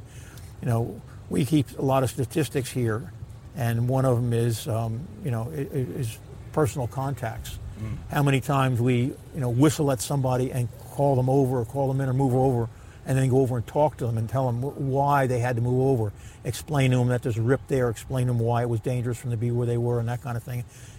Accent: Avon, New Jersey, United States; Well, I grew up on the Jersey Shore. I grew up right across the street from Shark River down the road, and I grew up on the beaches in Avon further down.

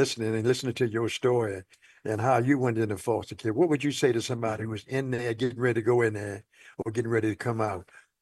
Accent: Washington, District of Columbia, United States; I grew up in Washington. We used to go to Banneker, but the YMCA on 12th Street back in the 40s

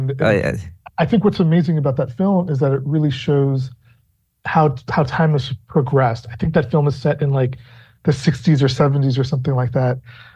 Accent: Toronto, Ontario, Canada; Like I was raised in Toronto, of course, with strong cultural ties to Trinidad. We'd go back and forth a lot.

